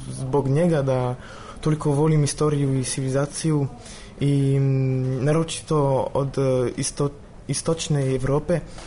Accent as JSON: {"language": "Serbian", "country": "France", "second_language": "Serbian", "said": "Ja sam Francuz, studiram u Parizu na Sorboni."}